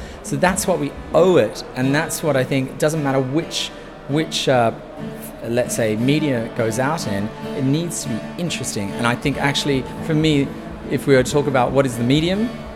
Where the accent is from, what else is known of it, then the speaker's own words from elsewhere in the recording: Australia; So I'm Australian.